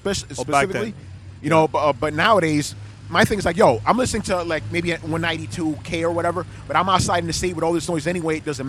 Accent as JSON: {"language": "English", "region": "New York", "country": "United States", "said": "So for me, and again, being a New Yorker, I'm like, digital is a lot better, right?"}